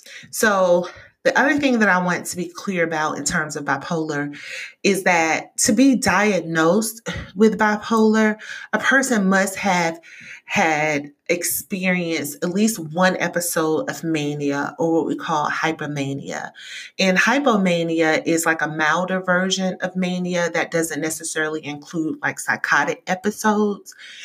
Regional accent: the South, United States; Any experience or knowledge that I had with bipolar came from growing up in the South

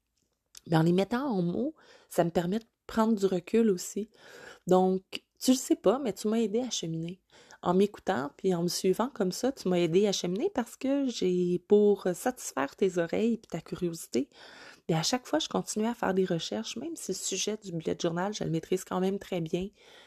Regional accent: Quebec, Canada; accent: Quebec French; C'est pas toutes les oreilles qui sont confortables avec notre accent québécois. Donc, merci d'écouter mon accent québécois.

